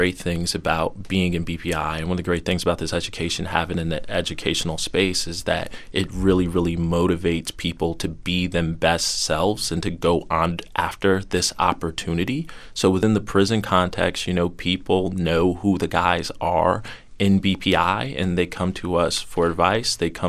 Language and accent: English; Albany, New York, United States; You know, I am originally from Albany, New York. I grew up in a single parent household, child of a disabled mother.